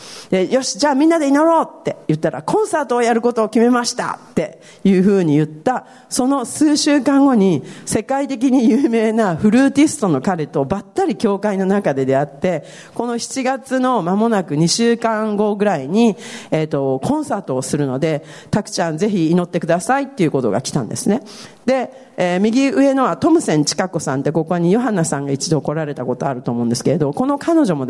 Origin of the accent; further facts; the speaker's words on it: Kyoto, Japan; まあ実家のあたりのね、京都の出身なので本当に古い建物がいっぱいあって、まあたくさんの外国人も来るし